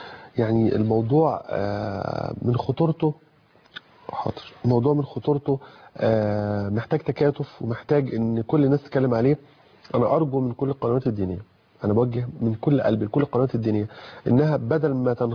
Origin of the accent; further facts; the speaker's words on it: Ramali, Egypt; في قريه الرمالي، قريتي اللي انا منها